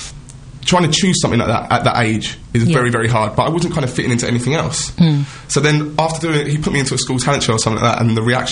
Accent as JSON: {"language": "English", "region": "England", "country": "United Kingdom", "said": "25. I am English."}